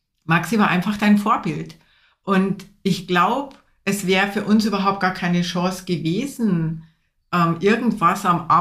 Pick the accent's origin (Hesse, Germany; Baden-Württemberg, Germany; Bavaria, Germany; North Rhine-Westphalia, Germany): Bavaria, Germany; wir sind in Bayern aufgewachsen, in einem sehr kleinen Ort, der sehr religiös ist, wo auch man sehr an Traditionen hängt